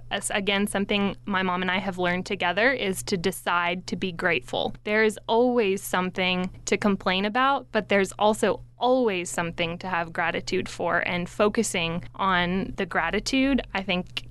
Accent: Lubbock, Texas, United States; like you said, born and raised in Lubbock, and I am currently a business student at the University of Texas in Austin.

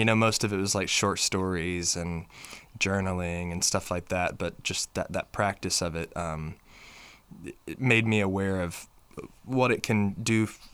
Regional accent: Purcell, Oklahoma, United States; Yeah, I'm from Oklahoma, a little town called Purcell.

